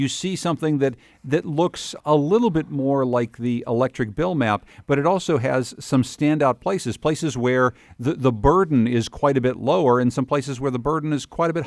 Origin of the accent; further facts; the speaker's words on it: Connecticut, United States; like my home state of Connecticut, have both high bills and high rates